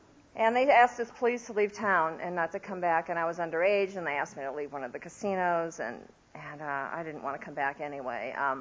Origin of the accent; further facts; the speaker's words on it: Iowa, United States; I grew up in Iowa.